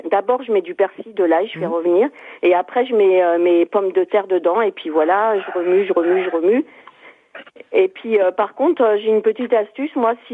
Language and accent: French; Brittany, France; Alors, moi, je suis une Bretonne.